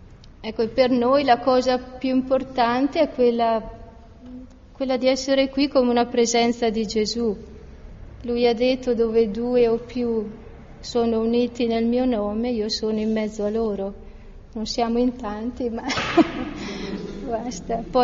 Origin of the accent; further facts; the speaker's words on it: Trento, Trentino-Alto Adige, Italy; Ecco, noi veniamo da Trento, l'avete già capito, penso, dal mio accento.